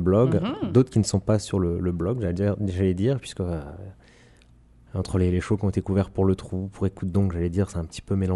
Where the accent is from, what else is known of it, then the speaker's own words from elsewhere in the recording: Saint-Brieuc, Brittany, France; j'avais la chance de retrouver un groupe de chez moi, de ma ville natale, Saint-Brieuc, en Bretagne.